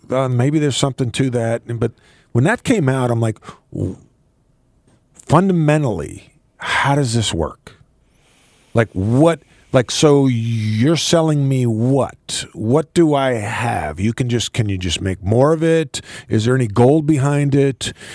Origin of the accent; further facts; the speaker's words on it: New York, United States; There's a thing growing up in New York, a term called suckers, right?